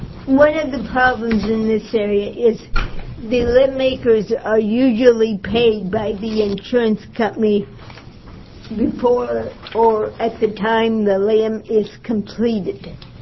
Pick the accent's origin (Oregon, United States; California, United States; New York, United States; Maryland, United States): Oregon, United States; Eugene; Mr. Chair, members of the committee, I'm … from Eugene, Oregon.